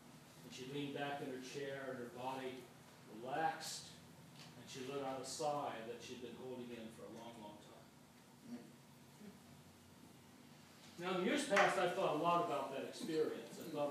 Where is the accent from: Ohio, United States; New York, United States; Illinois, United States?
Ohio, United States; I'm from Ohio.